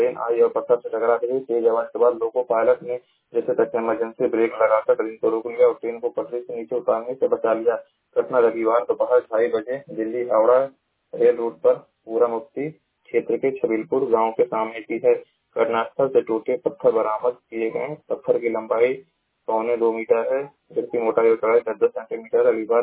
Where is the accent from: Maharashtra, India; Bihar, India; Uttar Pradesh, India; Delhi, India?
Uttar Pradesh, India; मैं जिला महाराजगंज का निवासी हूँ।